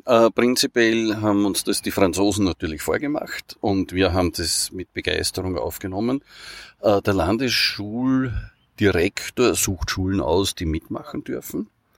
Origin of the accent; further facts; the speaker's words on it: Lower Austria, Austria; weil es für mich als Niederösterreicher und als Fotograf in der Stadt natürlich schon sehr spannend ist